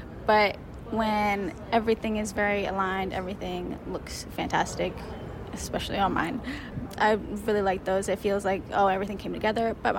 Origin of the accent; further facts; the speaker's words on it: Columbus, Ohio, United States; I'm from Columbus, Ohio. I live like 15 minutes away from Capital University.